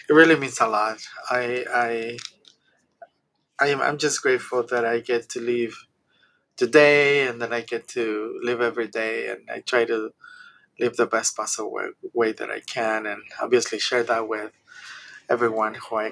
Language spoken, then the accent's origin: English; Guadalajara, Jalisco, Mexico; English is a second language; I come from humble beginnings. I was born and raised in Guadalajara, Mexico, by two young people who came from the outskirts of the city